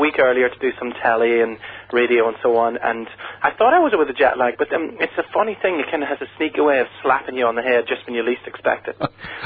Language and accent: English; Belfast, Northern Ireland, United Kingdom; moved away as an adult; now in London, United Kingdom; So, yeah, I grew up in West Belfast then from 66 right through to about 85 when I left to live in London.